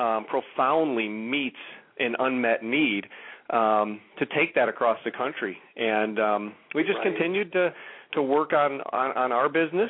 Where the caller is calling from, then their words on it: Lake Zurich, Illinois, United States; I'm calling from our headquarters here in Lake Zurich, Illinois. So we're a northwest suburb of Chicago, about 40 miles outside of the city.